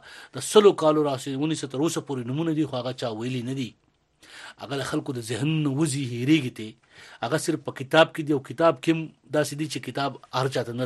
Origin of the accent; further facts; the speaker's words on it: Afghanistan; موږ افغانان یو یا افغان یم افغانې یم نوی افغان یم